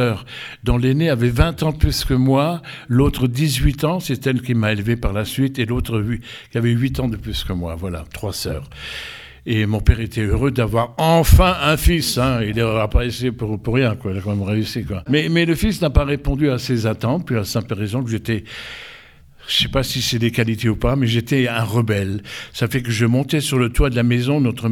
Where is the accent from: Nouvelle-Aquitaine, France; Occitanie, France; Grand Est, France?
Grand Est, France; Forbach; born there; je suis né dans la cité minière par excellence, dans le bassin Vouillé-Lorrain. Je suis né à Forbach. À Forbach, on dit à Foibach. Non, mais à Forbach, voilà. Mais il y a fort longtemps, hein.